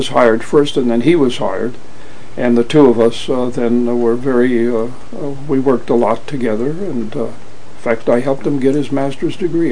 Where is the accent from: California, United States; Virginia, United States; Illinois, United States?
Illinois, United States; Chicago; Since I grew up in Chicago, I couldn't believe it.